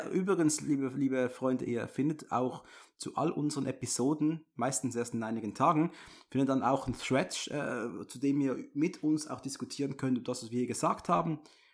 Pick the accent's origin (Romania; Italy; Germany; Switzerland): Switzerland; Und ich bin Schweizer, die Disc wäre bei mir nicht angekommen.